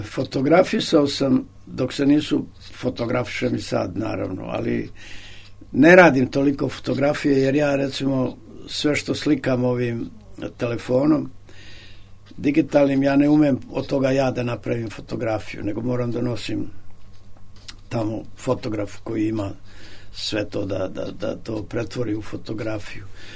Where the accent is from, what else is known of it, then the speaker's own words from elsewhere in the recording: Ljubiš, Šumadija and Western Serbia, Serbia; potiče iz mog detinjstva. Dakle, sa Zlatibora, iz Ljubiša. Tamo je zavičaj mojih pesama i mojih priča.